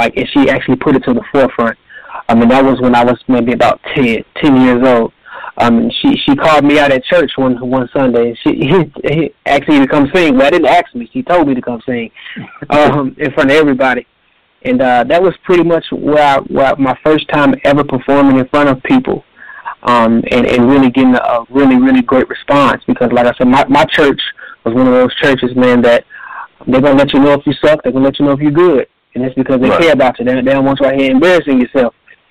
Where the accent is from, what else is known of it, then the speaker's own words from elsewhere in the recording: Benton Harbor, Michigan, United States; I'm from Benton Harbor, Michigan. I'm a small town, of course, in Michigan. I grew up two brothers. I was raised with my two brothers by my mom, who's a single mother.